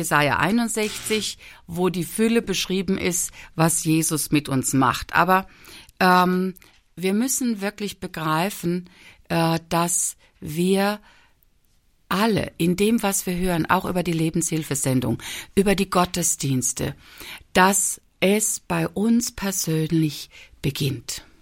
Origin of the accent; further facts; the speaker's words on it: Israel; German is a second language; now in Germany; Grüße aus Israel. Grüße aus Deutschland. Von dort komme ich, sowohl aus Israel wie auch aus Deutschland.